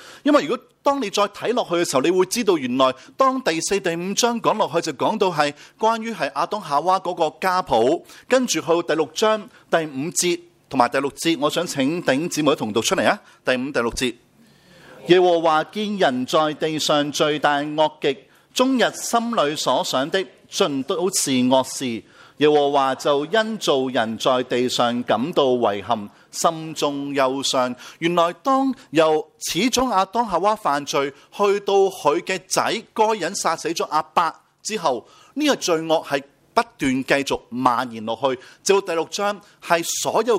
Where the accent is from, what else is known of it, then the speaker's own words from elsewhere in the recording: China; 其實同我中國人一樣咧